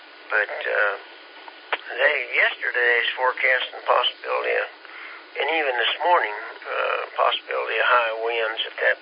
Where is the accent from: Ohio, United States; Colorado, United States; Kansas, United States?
Kansas, United States; No black-eyed peas and no grits. We're from Kansas.